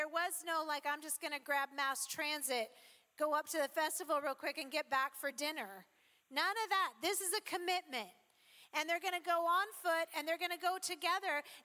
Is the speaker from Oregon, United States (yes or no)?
yes; Bend, Oregon, United States; It's a little like in my city, I'm from Bend, and my house was about 30 seconds from Pilot Butte.